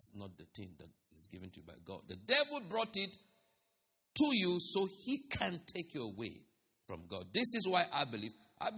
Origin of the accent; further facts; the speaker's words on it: Nigeria; I'm originally from Nigeria.